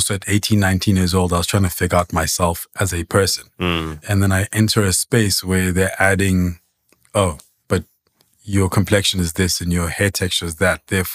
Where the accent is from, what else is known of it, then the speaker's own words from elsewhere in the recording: Lesotho; now in South Africa; when you came to South Africa? So I grew up in Lesotho, right?